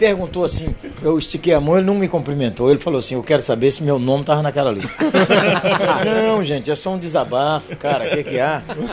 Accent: Janaúba, Minas Gerais, Brazil; born there; 87 anos, nasci em Janaúba, sertão de Minas.

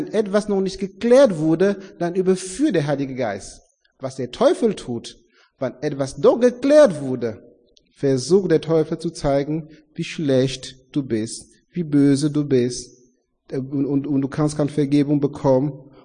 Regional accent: Cameroon; wenn ihr nach Kamerun kommt und seht, wo ich aufgewachsen bin, ich bin im Dorf geboren und zur Schule ist man zu Fuß gegangen

